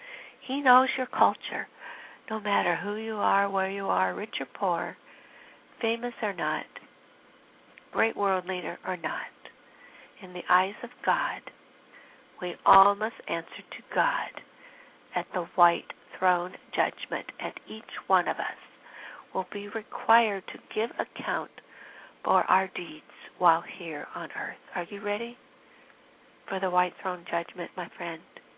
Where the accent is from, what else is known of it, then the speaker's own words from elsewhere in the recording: England, United Kingdom; It just happens that I'm English and I speak English, and I'm one who's sharing with you.